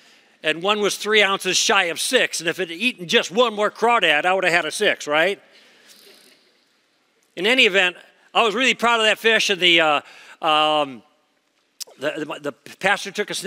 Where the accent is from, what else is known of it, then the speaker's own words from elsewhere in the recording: Chicago, Illinois, United States; now in Southern California, United States; I grew up in Chicago, actually, so my blood should be thicker than it is, although I've been almost 50 years in Southern Cal now.